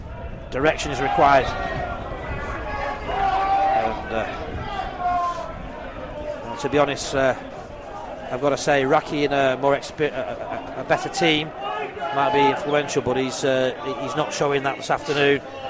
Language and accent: English; Manchester, North West England, United Kingdom; I don't do lunchtime. I'm a Mancunian